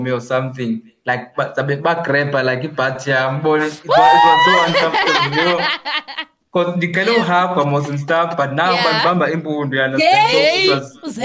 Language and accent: English; Khayelitsha, Western Cape, South Africa; For me, since I'm from Khayelitsha and I'm representing my hometown.